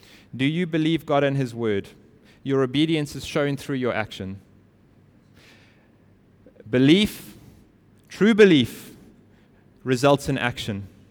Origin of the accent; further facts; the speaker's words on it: South Africa; I'm still a South African citizen.